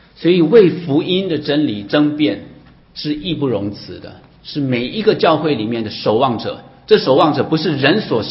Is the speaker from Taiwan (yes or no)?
yes; Taiwan; 你知道我从台湾来